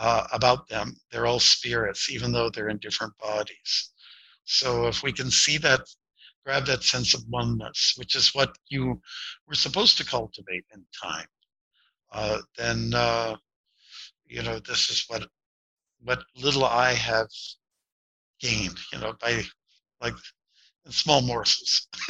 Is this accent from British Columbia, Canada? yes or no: no; Windsor, Ontario, Canada; Like I was born and raised near Detroit on the Canadian side.